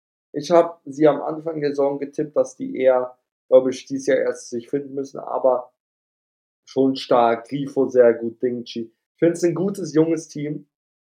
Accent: Bremen, Germany; ich bin Bremer

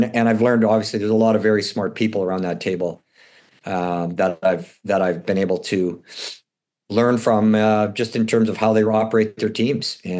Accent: Canada; I don't think you could have scripted a better outcome than what we had, especially being Canadian.

